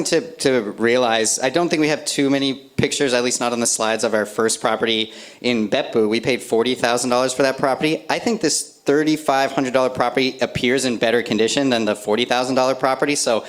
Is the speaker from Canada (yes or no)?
yes; East Coast, Canada; now in Japan; So I'm from East Coast of Canada. We don't get that much snow there